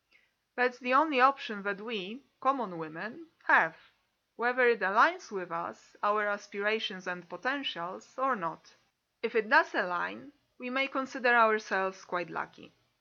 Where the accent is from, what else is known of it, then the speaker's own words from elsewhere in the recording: Poland; moved away; I'm a psychologist and a former academic. I was born and raised in Poland, but in the last 15 years, I have lived and worked in different countries in Western Europe.